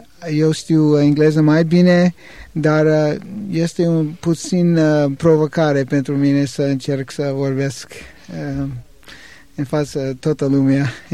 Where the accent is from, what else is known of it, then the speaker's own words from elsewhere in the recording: California, United States; born there; Romanian is a second language; M-am născut în California, pe lângă San Francisco.